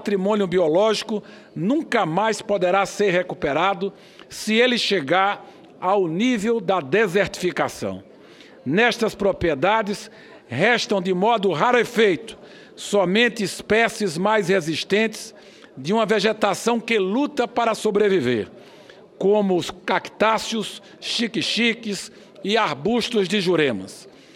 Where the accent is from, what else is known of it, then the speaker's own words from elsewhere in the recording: Northeast Region, Brazil; que muito me preocupa como brasileiro e especialmente como nordestino.